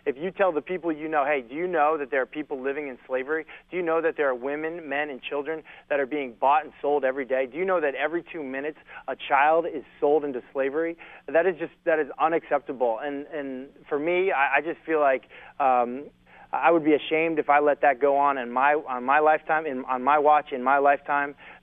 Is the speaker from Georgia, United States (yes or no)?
no; Boulder, Colorado, United States; born there; he was actually my dad's college roommate at CU when I was born out in Boulder.